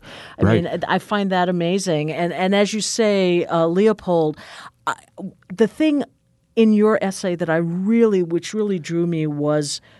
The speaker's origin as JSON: {"language": "English", "region": "New England", "country": "United States", "said": "And before I knew where Wisconsin was, because I'm from New England"}